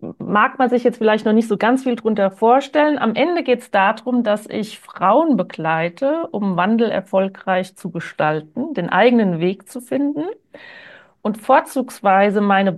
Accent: Germany; Ich komme aus dem Odenwald

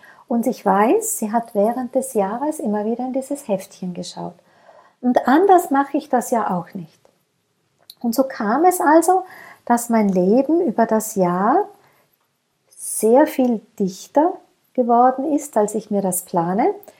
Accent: Austria; Das sagt man bei uns in Österreich, Losen ist auch Hören, los einmal, hör einmal.

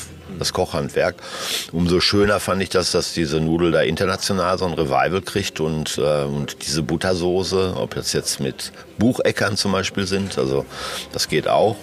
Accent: North Rhine-Westphalia, Germany; Das ist meine Heimat und dann guckt man sowas auch, obwohl heute spielt das keine Rolle mehr, ob das NRW ist

